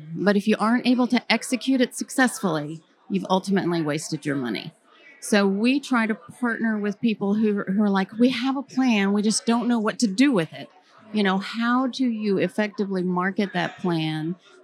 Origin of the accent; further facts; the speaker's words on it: Lillian, Alabama, United States; I grew up in Lillian, Alabama, bordered by Florida by Perdido Bay, where I would ride my horse and swim.